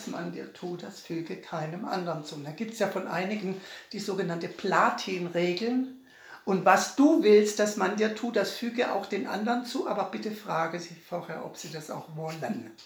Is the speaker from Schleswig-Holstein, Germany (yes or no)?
no; Baden-Württemberg, Germany; ich komme aus Baden. Da muss man ab und zu ein Viertele trinken, zu einem guten Essen.